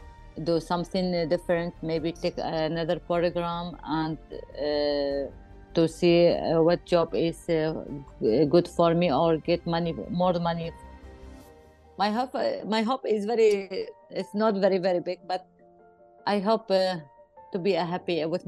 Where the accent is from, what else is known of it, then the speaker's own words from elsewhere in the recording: Iraq; English is a second language; I told him yes, I am Arabic, and she said, where are you from? I told him I am from Iraq.